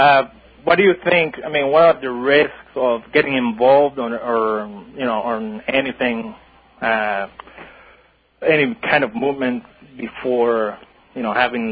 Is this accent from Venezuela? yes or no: yes; Venezuela; English is a second language; moved away as an adult; I'm originally from Venezuela too.